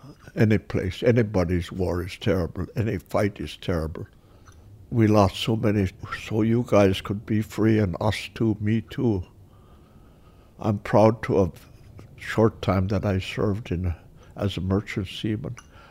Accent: Akiak, Alaska, United States; moved away as an adult; I was born in 1928. I was born in Akyak. I was 18 years old when I left here. I'd never been any place. The biggest town I ever was in was Bethel.

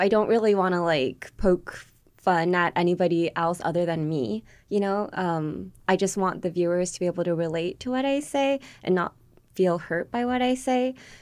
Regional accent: United States; So I grew up in America all my life before I started this career, which was 7 years ago. And by then, I didn't really know how to speak perfect Japanese. Both my parents are Japanese

